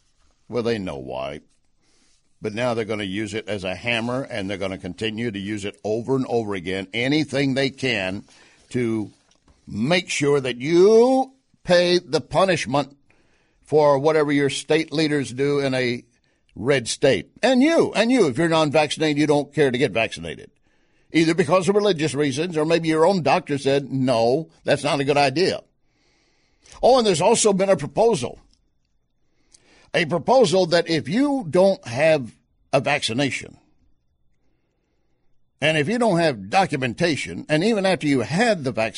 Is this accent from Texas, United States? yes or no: yes; Texas, United States; I'm from Texas. I would, of course, naturally have a BS degree.